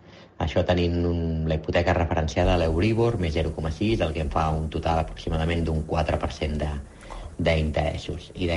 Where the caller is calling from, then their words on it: Barcelona, Catalonia, Spain; de Barcelona.